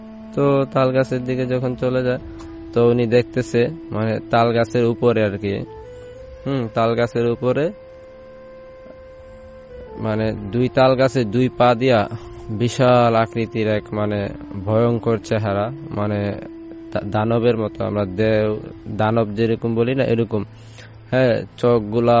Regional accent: Brahmanbaria, Chittagong Division, Bangladesh; now in Dhaka, Bangladesh; আমি ঢাকা খিলগা থেকে আসছি … আমি খিলগাতেই থাকি অনেকদিন যাবৎ, আমার হোম ডিস্ট্রিক্ট হচ্ছে বিবারিয়া।

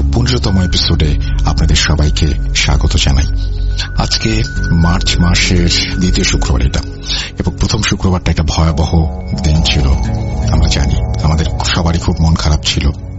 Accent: Dhaka, Dhaka Division, Bangladesh; ছোটবেলা থেকে ঢাকাতেই থাকি, ঢাকাতে আমাদের নিজেদের বাড়ি নেই। আমরা ঢাকার শ্যামলি এলাকায় একটি বাসা ভাড়া নিয়ে থাকতাম

